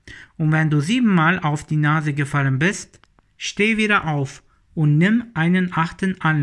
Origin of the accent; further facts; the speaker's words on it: Munich, Bavaria, Germany; ich komme aus München.